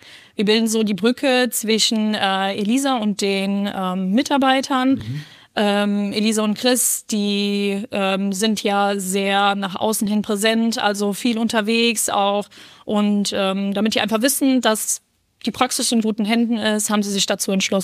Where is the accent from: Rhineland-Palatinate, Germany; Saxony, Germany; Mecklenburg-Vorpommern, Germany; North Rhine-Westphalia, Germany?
Rhineland-Palatinate, Germany; ich komme aus dem Hunsrück. Ich komme von ein bisschen weiter weg